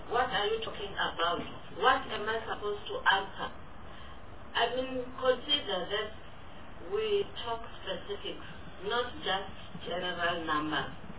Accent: Limpopo, South Africa; I am from Limpopo province

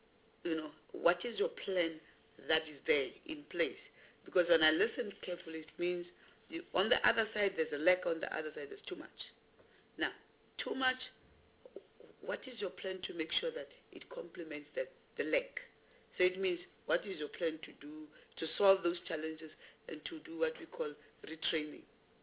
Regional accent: Northern Cape, South Africa; And I come from Northern Cape.

